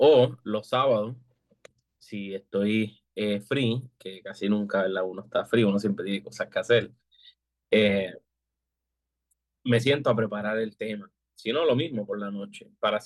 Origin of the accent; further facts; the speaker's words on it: Lares, Puerto Rico; yo soy natural de Lares. Toda mi vida he vivido en Lares. Toda mi vida he asistido, ¿verdad?, a la Iglesia Cristiana de Ciudad del Rey.